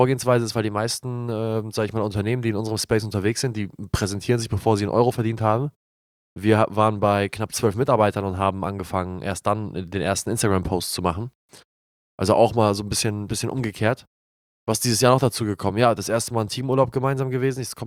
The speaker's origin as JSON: {"language": "German", "town": "Glinde", "region": "Schleswig-Holstein", "country": "Germany", "tie": "born or raised there", "said": "Früher war unser Büro in einer Absteige im Industriegebiet in meiner Heimatstadt Glinde."}